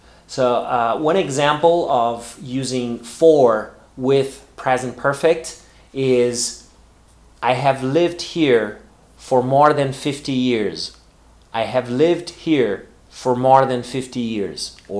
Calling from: Porto Alegre, Rio Grande do Sul, Brazil; English is a second language

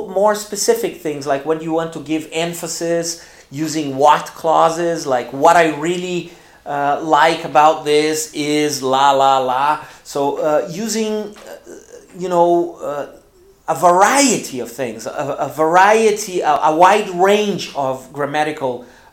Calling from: Porto Alegre, Rio Grande do Sul, Brazil; English is a second language

